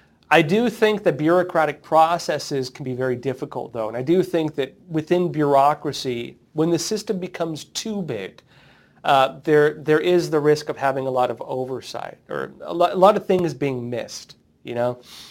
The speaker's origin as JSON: {"language": "English", "town": "San Diego", "region": "California", "country": "United States", "said": "I'm from San Diego originally."}